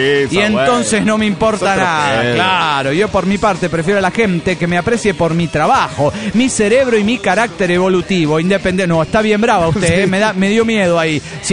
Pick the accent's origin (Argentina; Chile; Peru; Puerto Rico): Argentina; Trelew, Chubut; de la Patagonia, Trelew, Argentina.